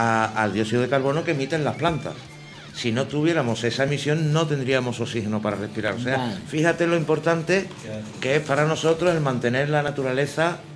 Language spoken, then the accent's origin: Spanish; Seville, Andalusia, Spain; now in Madrid, Spain; Nací en Sevilla.